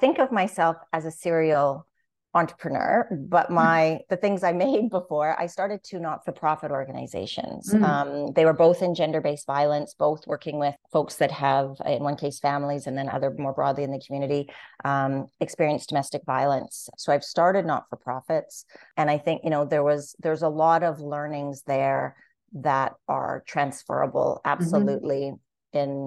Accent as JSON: {"language": "English", "town": "Winnipeg", "region": "Manitoba", "country": "Canada", "said": "I'm from Winnipeg."}